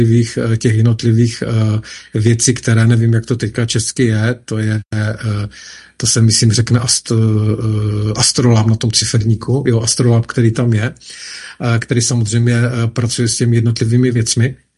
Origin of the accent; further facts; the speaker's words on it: Ostrava, Moravian-Silesian Region, Czechia; já jsem Ostravák, že jo, původem, žil jsem v Zábřehu, nedaleko kotvy v té Hokejce na Vyškovické a vy, který znáte Ostravu, tak víte, kde to je.